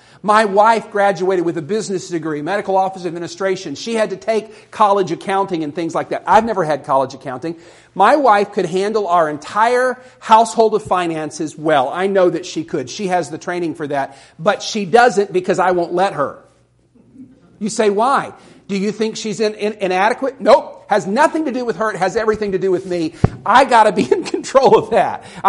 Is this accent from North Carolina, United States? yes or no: no; Alabama, United States; about the only theme park with the crazy rides that we had where I grew up in Alabama.